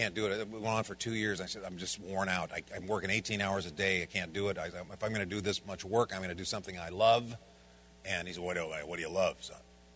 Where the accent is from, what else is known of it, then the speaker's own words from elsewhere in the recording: Pacific Northwest, United States; I was raised on Indian reservations in the Pacific Northwest all my life. Part Blackfoot Indian.